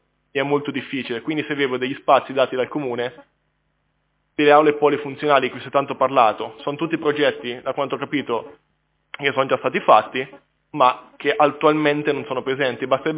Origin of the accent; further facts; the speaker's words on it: Marche, Italy; now in Genoa, Italy; Io sono marchigiano e ho detto a 10 persone almeno venite a Genova perché a Genova si sta bene all'università.